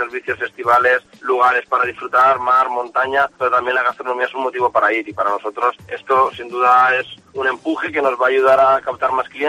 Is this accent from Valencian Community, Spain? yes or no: yes; Artana, Valencian Community, Spain; soy de Artana. Creo que es importante no olvidarse nunca, ¿no?, de las raíces